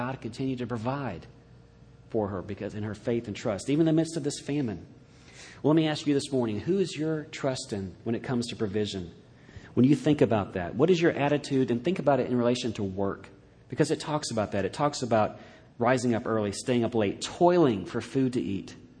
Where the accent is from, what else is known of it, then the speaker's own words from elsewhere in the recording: Atlanta, Georgia, United States; but I like him as an example here because I grew up in Atlanta.